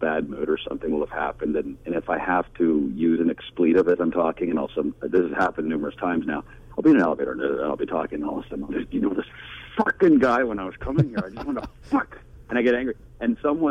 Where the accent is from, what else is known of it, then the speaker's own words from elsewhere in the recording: Calgary, Alberta, Canada; I started in Canada growing up doing theater in Calgary in my hometown.